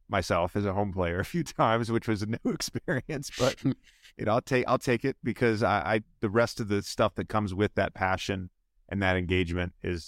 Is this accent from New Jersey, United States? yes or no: no; Virginia, United States; I grew up a Duke fan. So I grew up in Virginia, and that's ACC country, you know, so it's UVA, Duke, NC State, Wake Forest.